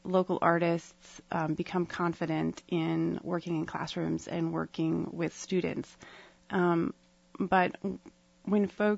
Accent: Kodiak, Alaska, United States; When I was a young person growing up in Kodiak, I was in the theater program in Some Arts

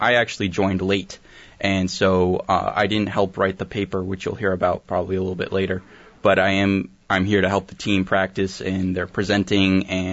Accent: New York, United States; I'm from New York originally.

